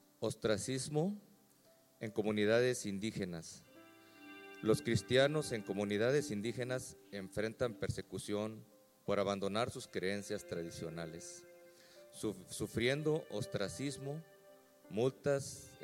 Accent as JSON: {"language": "Spanish", "country": "Mexico", "said": "mi esposa Angélica. Estamos aquí en representación de nuestro país, somos mexicanos."}